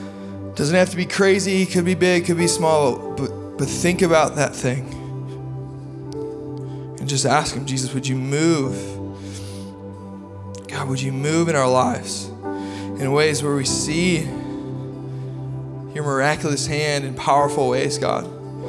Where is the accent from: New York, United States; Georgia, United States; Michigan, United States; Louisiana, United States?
Michigan, United States; If you didn't know, I'm from Michigan.